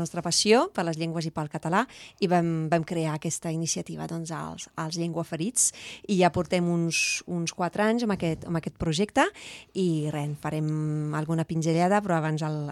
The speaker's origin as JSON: {"language": "Catalan", "region": "Hauts-de-France", "country": "France", "second_language": "Catalan", "moved": "yes", "lives_now": "Spain", "said": "catalana no sóc del nord de França, de molt a prop de Bèlgica, i ja porto 20 anys vivint aquí i em vaig enamorar del català, del país i de la seva gent"}